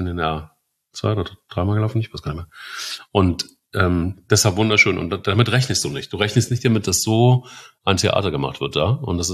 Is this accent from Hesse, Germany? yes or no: yes; Hesse, Germany; Ich bin auch Hesse